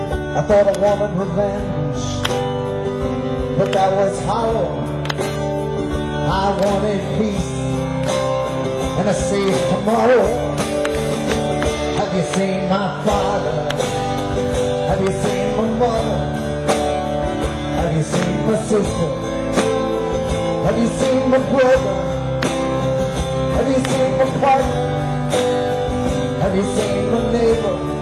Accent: New York City, New York, United States; I want to dedicate this next song to my my hometown.

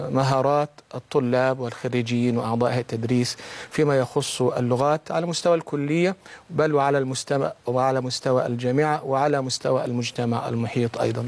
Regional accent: Beheira, Egypt; born there; من مواليد البحيرة سنة 63.

